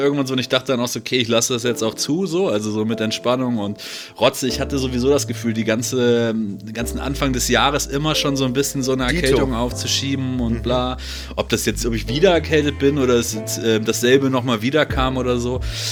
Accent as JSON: {"language": "German", "region": "Hamburg", "country": "Germany", "said": "da bist du ja in der Regel jetzt auch nicht so häufig als Hamburger zumindest zum Feiern gehen"}